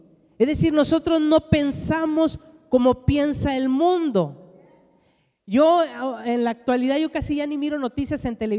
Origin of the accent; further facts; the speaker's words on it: Mexico; born there; no me defino como mexicano, aunque nací en México